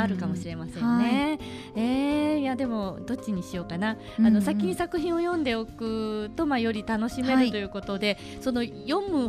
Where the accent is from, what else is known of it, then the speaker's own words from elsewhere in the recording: Midorogaike, Kyoto, Japan; ミドロガイケといえば私がほぼほぼ生まれ育った地域の